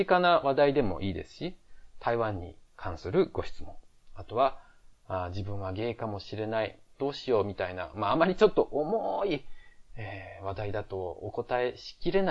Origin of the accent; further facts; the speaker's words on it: Osaka, Japan; accent: Osaka; もともと大阪出身なんですけれども、まあ、結構その台湾の日本語を話せる方といろいろ喋ってるうちに、まあ、標準語が身についてきたというか、まあ、時々ちょっと大阪弁っぽいイントネー